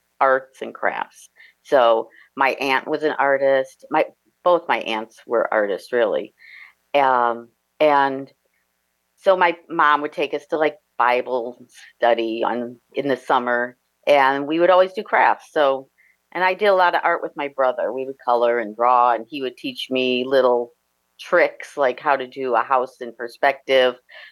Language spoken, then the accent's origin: English; Merrillville, Indiana, United States; I grew up in Merrillville with my three siblings and my parents, and we were in a rural area of Merrillville, Ross Township area, which is a great place to grow up.